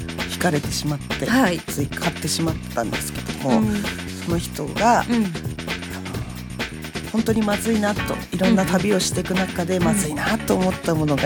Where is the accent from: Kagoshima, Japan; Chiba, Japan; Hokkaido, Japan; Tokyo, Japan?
Hokkaido, Japan; これ北海道人だからっていうわけじゃないと思います。